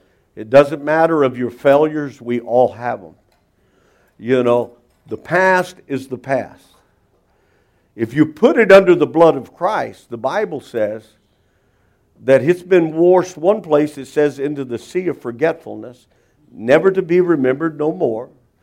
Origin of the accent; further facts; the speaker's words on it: Packerton, Indiana, United States; also born or lived in Warsaw; the Methodist Church over in Packerton. Most people know that's south of town. That's where I was raised. I was born in Warsaw